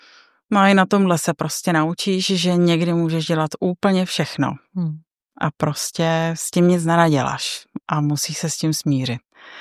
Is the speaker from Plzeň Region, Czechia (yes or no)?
no; Jihlava, Vysočina Region, Czechia; Já jsem původně Jihlavačka, jsem se narodila v Jihlavě a vlastně jako úplně to malé dětství, tak jsem se zažila v Jihlavě. A pak jsme se přestěhovali právě tady na tu vesnici.